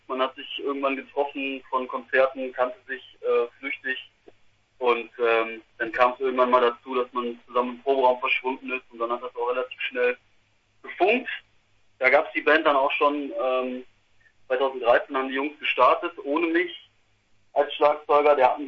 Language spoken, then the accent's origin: German; Münster, North Rhine-Westphalia, Germany; wir kommen aus Münster in Westfalen. Kommen ja auch ungefähr alle so irgendwie aus der Ecke. Sind hier Flügge geworden, so sagt man bei uns.